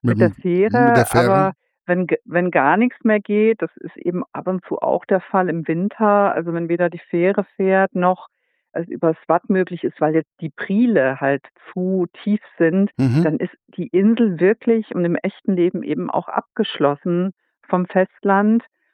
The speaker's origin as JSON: {"language": "German", "region": "Saxony", "country": "Germany", "tie": "born there", "moved": "yes", "lives_now": "Northern Germany", "said": "Ich bin ja auch nicht im Norden aufgewachsen. Ich bin in Sachsen geboren und bin ja vor über 10 Jahren in den Norden gezogen."}